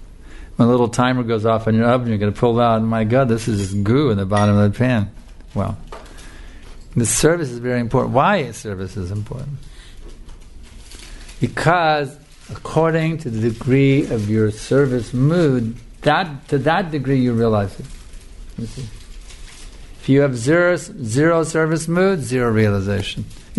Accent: United States; That was the American, growing up in America, that was the mood, you know.

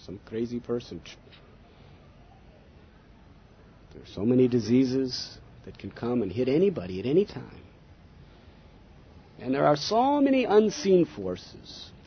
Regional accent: United States; That is, from a Western point of view, I'm coming from America.

